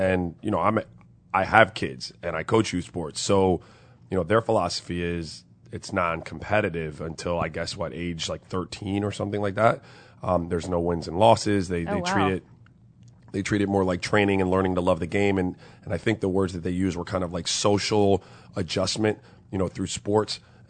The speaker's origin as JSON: {"language": "English", "town": "St. Croix", "country": "U.S. Virgin Islands", "tie": "born or raised there", "also_born_or_lived": "Miami, United States", "said": "I grew up in tropical weather, man. I grew up in St. Croix in Miami."}